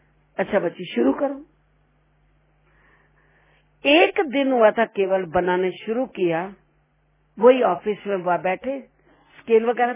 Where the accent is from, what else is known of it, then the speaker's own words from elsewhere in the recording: Punjab, India; यहाँ सर्दी तो बहुत होती थी और हम पंजाब से आए थे